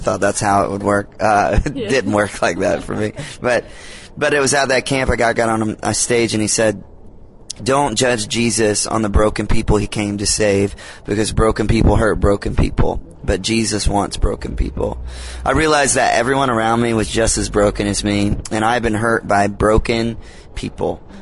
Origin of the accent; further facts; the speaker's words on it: Georgia, United States; And I grew up in South Georgia where you drive a truck.